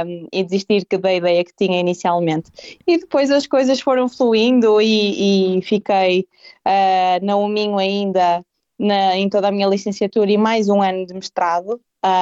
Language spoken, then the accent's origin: Portuguese; Santo Tirso, Porto, Portugal; eu não sou de Braga, sou de Santo Tirso, fica ali a meio